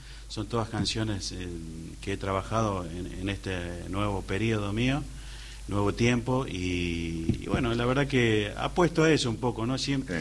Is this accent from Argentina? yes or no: yes; Buenos Aires, Argentina; born there; los hijos de Leocadio, todos nacimos acá en Buenos Aires.